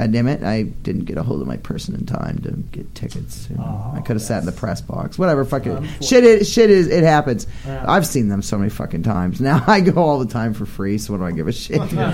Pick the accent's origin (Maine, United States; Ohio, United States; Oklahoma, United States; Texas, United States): Maine, United States; Houlton; No, I'm from the border of Canada. I'm from Holton, Maine. Rock out Holton. Yeah. Town of 5,000 fucking people. And way up north on the Canadian border of fucking New Brunswick.